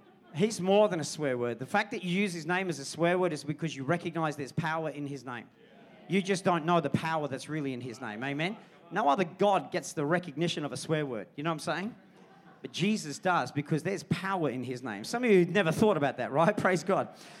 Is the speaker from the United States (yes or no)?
no; Australia; also born or lived in England / Malaysia; Basically, I was born in England. I was raised in Australia, but I was made for Malaysia.